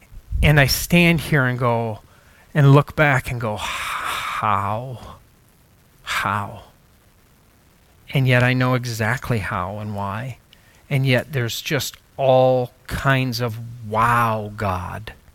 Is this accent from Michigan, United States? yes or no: yes; Hudsonville, Michigan, United States; If you're not familiar with Muskegon, it's not Hudsonville. And I grew up in Hudsonville.